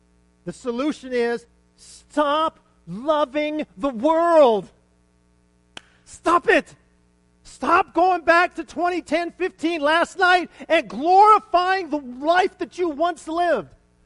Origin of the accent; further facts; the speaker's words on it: Las Vegas, Nevada, United States; You travel anywhere in the world and you tell them from Las Vegas and they respond the same way.